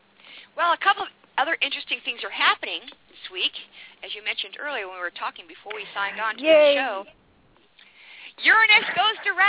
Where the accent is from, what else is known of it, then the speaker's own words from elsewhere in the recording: New England, United States; because it reminds me of my childhood, because I grew up in New England, you know.